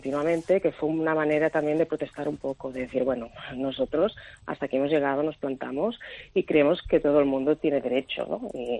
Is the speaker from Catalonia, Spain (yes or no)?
yes; Catalonia, Spain; como catalana y viviendo en Cataluña